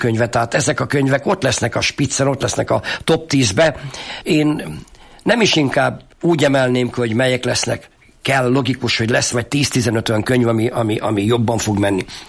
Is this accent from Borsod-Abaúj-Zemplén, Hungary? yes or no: yes; Tornaszentjakab, Borsod-Abaúj-Zemplén, Hungary; born there; Én egy kis faluba, Tornaszentcsakabon születtem.